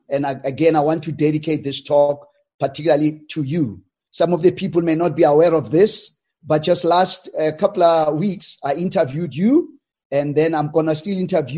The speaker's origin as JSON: {"language": "English", "country": "South Africa", "tie": "born or raised there", "said": "I grew up in South Africa. I'm from what we call a mixed race. My mother is so-called colored. My dad, a black man."}